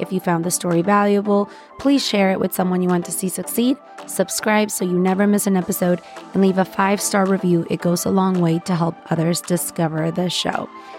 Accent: Guadalajara, Jalisco, Mexico; I'm from Guadalajara

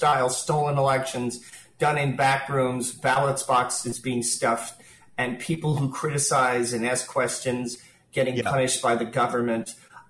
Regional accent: Queens, New York, United States; He came from a tribe more like you and I. We're from Queens.

